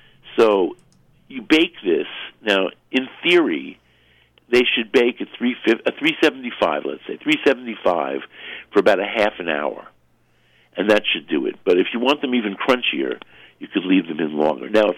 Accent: Brooklyn, New York, United States; because it was a standard bakery item in here when I grew up in Brooklyn, and it somehow coffee cake, crumb cake, became a thing in the Italian American community, at least here in Brooklyn.

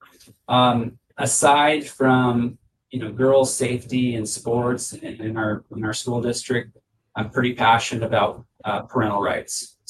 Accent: Spokane, Washington, United States; A little bit about myself. I grew up in Spokane. I went to North Central High School, graduated 20 years ago now, back in 2005. Went on to WSU

